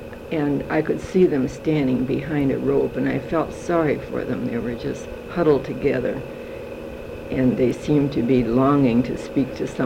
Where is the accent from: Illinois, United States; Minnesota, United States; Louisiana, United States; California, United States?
Minnesota, United States; Red Wing; I was born and raised in Red Wing, Minnesota. I attended rural school and then was a graduate of the Red Wing High School in 1928.